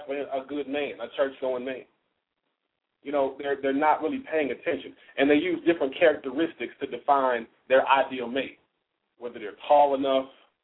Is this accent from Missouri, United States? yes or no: yes; Kansas City, Missouri, United States; representing out of the greater Kansas City, Missouri, my hometown.